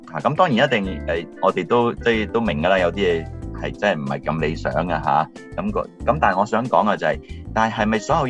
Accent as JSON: {"language": "Cantonese", "country": "China", "said": "当然啦，我哋中国人有好多好嘅嘢系值得留低嘅"}